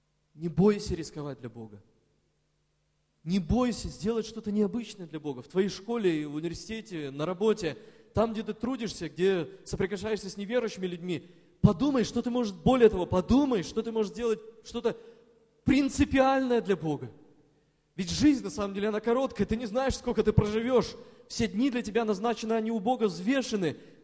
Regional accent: Perm, Perm Krai, Russia; а родом я из Перми

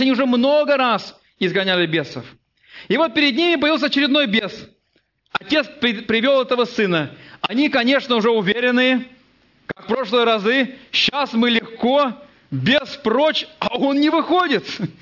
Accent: Siberia, Russia; там, где я вырос, в Сибири, там не было специализированных катков, по крайней мере, в советское время. Но там было очень много озер.

